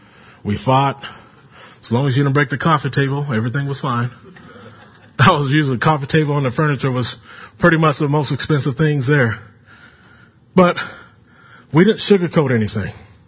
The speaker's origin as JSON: {"language": "English", "region": "California", "country": "United States", "tie": "born or raised there", "said": "We got some visitors from Cali, from my home state."}